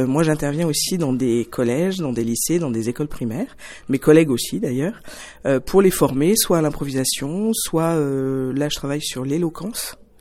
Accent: Voiron, Auvergne-Rhône-Alpes, France; ça fait depuis que je suis toute petite, parce que je suis née à Voiron.

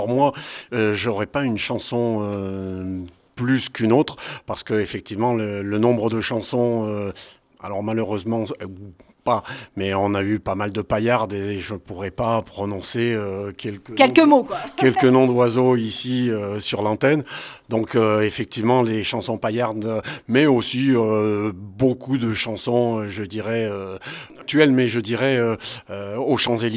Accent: Voiron, Auvergne-Rhône-Alpes, France; also born or lived in Paris / Lyon; moi, je suis né à Voiron, j'ai rien de... je me suis exilé à Paris pour des raisons professionnelles, pareil sur Lyon, mais mes racines sont ici et je suis né là

